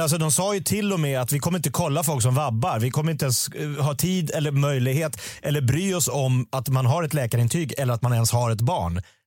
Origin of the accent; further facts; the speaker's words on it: Sweden; Jag är svensk